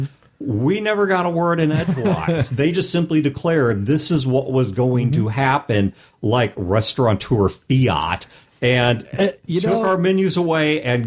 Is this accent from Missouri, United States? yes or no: yes; St. Louis, Missouri, United States; I mean, we're from St. Louis. We have two modes. Super polite and about to shoot somebody.